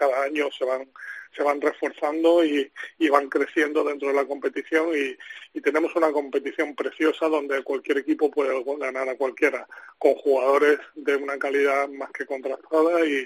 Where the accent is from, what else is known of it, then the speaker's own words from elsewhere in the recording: Spain; en la Euroliga somos 7 árbitros españoles